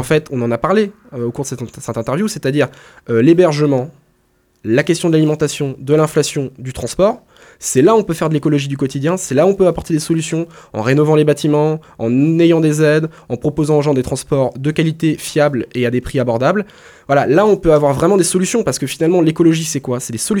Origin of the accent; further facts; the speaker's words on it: Plérin, Brittany, France; moi, je viens de Plérin.